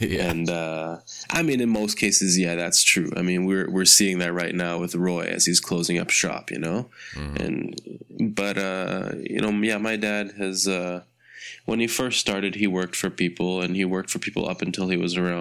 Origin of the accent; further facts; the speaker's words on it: Toronto, Ontario, Canada; born there; I was born in Toronto, Canada, and my father is a tailor.